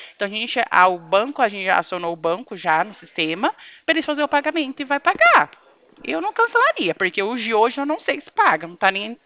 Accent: Presidente Prudente, São Paulo, Brazil; eu sou aqui de Presidente Prudente

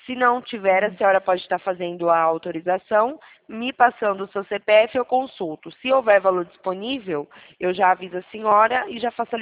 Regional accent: São Carlos, São Paulo, Brazil; Eu sou aqui de São Paulo mesmo, cidade de São Carlos

